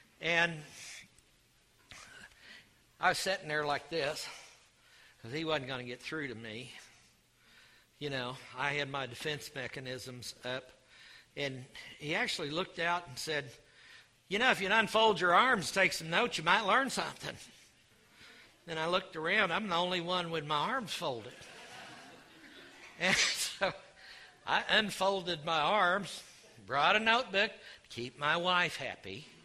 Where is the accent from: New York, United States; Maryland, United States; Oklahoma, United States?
Oklahoma, United States; because I'm from Oklahoma, so I'm a walking, talking idiom dictionary.